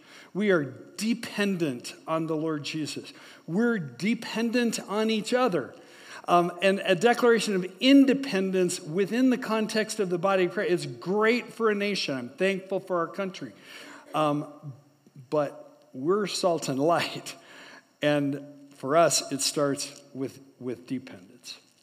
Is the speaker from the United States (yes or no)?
yes; Tucson, Arizona, United States; born there; I led a congregation in the Tucson area. I was born in Tucson.